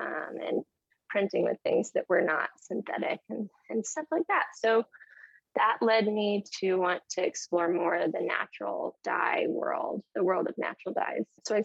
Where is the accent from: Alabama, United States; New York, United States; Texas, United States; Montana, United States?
Alabama, United States; born there; as I would travel between Maryland and my home state where I was born, of Alabama